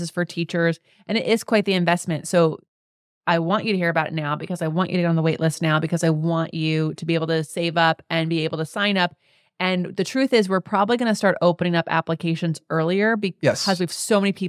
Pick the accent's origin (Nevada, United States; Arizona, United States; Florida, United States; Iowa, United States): Nevada, United States; Las Vegas; I know I'm from Vegas and you're like, oh, she's betting.